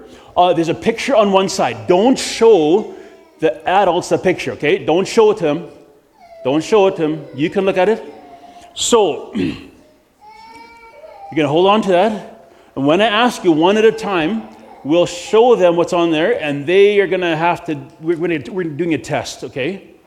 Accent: British Columbia, Canada; You know, when I grew up in British Columbia, you have those orange caution signs for corners that have a number on them.

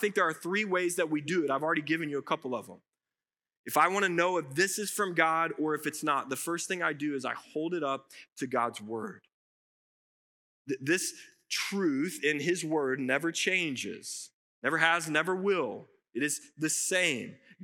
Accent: Forney, Texas, United States; I grew up in Forney. I grew up in this church. I've been in this church for 42 years.

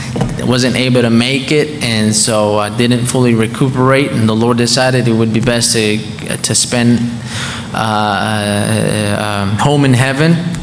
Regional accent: Kentucky, United States; I grew up in Kentucky ever since.

